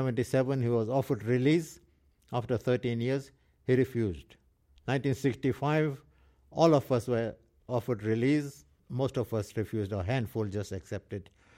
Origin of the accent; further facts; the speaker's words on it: South Africa; I'm an Indian, South African.